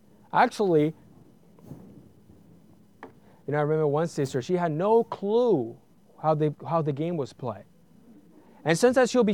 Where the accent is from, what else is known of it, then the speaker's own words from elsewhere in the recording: Puerto Rico; I remember when I was growing up, you know, I'm originally from Puerto Rico.